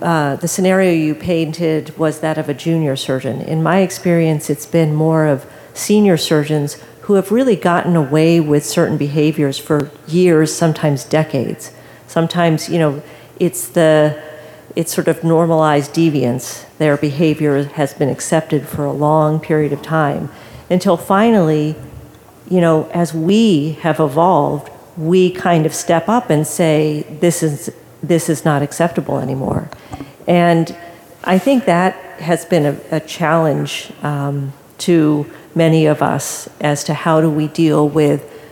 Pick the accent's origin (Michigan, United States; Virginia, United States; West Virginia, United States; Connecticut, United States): Connecticut, United States; New Britain; I'm from New Britain, Connecticut.